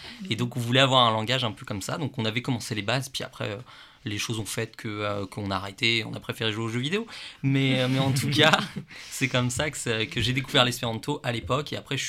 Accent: Île-de-France, France; Je suis originaire d'Île-de-France.

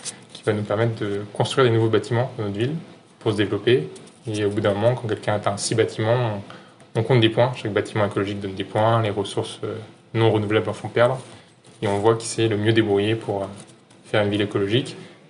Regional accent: Brittany, France; now in Toulouse, France; donc je suis un breton qui est venu s'installer à Toulouse.

